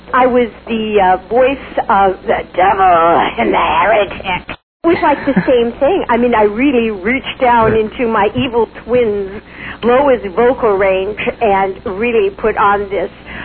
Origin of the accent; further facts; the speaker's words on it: California, United States; I'm a California girl, always have been, and I still am. But I have kind of moved up the coast as I was born in Southern California in Long Beach and then moved to Sherman Oaks and Beverly Hills and Palm Springs, and now I am in Northern California